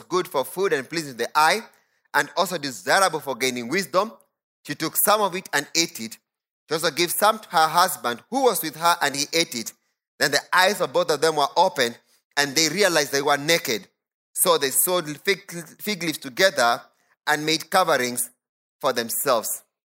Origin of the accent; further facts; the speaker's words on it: Kenya; And we all here are, hopefully, yes, quite a number, are Kenyans.